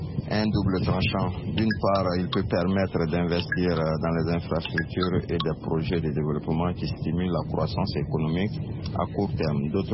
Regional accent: Côte d’Ivoire; Chez nous, en Côte d'Ivoire, nous avons également eu recours à l'endettement pour financer certains projets de développement.

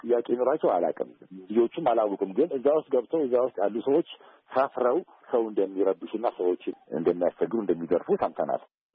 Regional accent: Addis Ababa, Ethiopia; የአዲስ አበባ ልጆች ነን፣ ተወልደን ያደግንበት ነው ይሄ ቦታ። ይህን ቦታ ህጻን ሆነን ነው የምናውቀው

